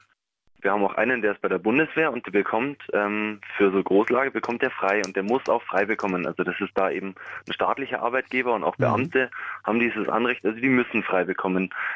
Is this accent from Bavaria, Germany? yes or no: yes; Bavaria, Germany; also ich komme aus Bayern